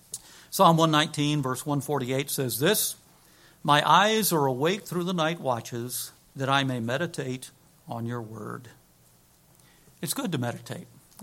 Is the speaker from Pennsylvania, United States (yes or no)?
no; Houston, Texas, United States; Now, I'm not trying to trash Houston, but I'm glad that it's my hometown.